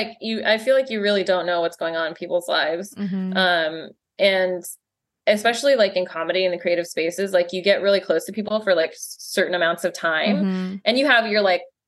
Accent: Utah, United States; I grew up in Utah. And so like, I wasn't white.

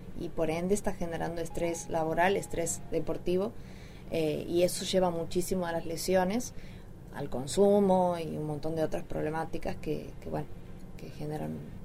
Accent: Argentina; como argentina, como fan del fútbol

